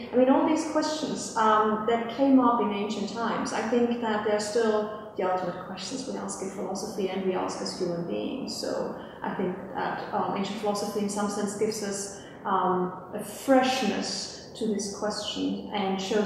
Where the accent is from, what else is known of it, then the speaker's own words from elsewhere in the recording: Austria; now in United Kingdom; Yeah, I'm from Austria, but yes. I teach in the UK.